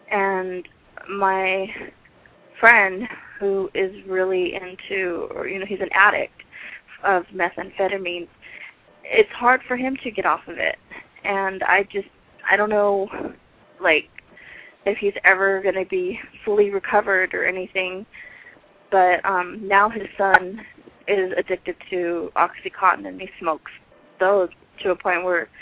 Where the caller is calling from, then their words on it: San Diego, California, United States; I'm calling from San Diego, California.